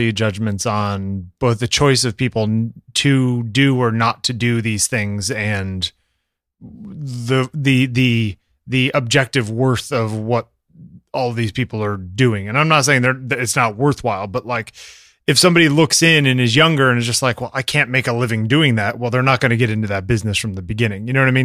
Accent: Connecticut, United States; And, I mean, a lot of these towns, and you know, I grew up in Connecticut.

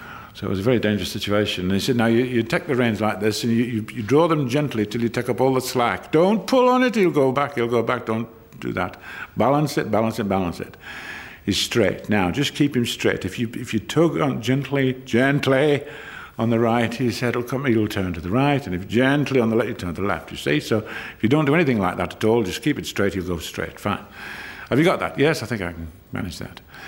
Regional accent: North East England, United Kingdom; accent: Geordie; I come from the Northeast, it's when anybody tries to do a Geordie accent, it makes me want to vomit

